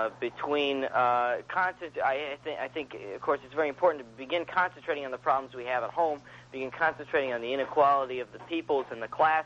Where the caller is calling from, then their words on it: Berkeley, California, United States; I'm calling from Berkeley.